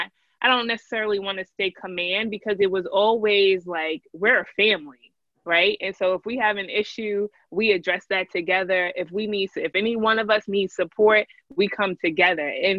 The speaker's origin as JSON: {"language": "English", "region": "New York", "country": "United States", "said": "I call them Uptowns. I'm from New York."}